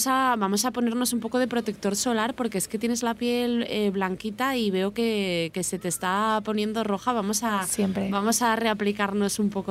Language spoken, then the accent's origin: Spanish; Cantabrian coast, Spain; A los que somos del norte, yo soy del Cantábrico, nos pasa al contrario.